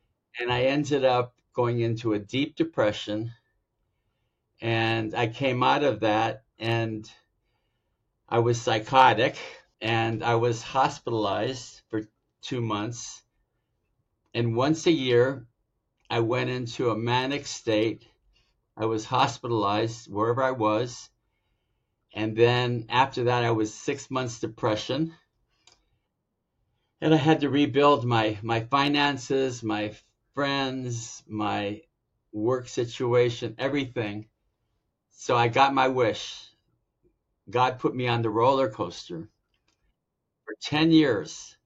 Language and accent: English; Los Angeles, California, United States; born there; I was born in East LA in 51.